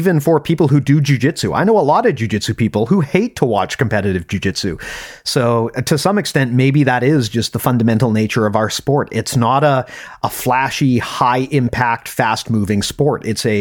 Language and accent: English; Canada; as a Canadian, hockey is tremendously popular, right, where I live